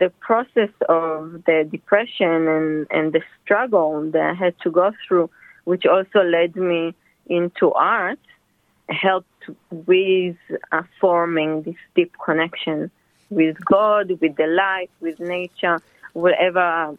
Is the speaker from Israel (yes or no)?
yes; Israel; moved away as an adult; I was born in Israel, born and raised in Israel.